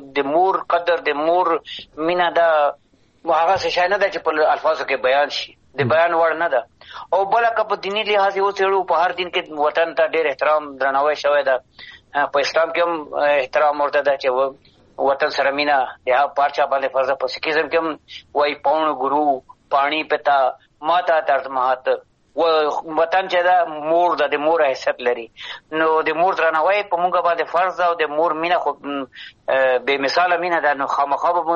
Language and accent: Pashto; Afghanistan; ځکه هر چېرته هم افغانستان به ما سره وي، زه به د افغانستان سره یم.